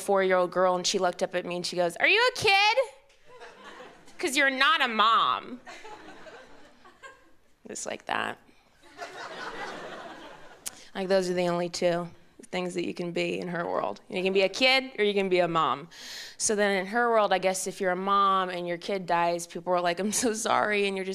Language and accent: English; Midwest, United States; My mom is back home where I grew up in the Midwest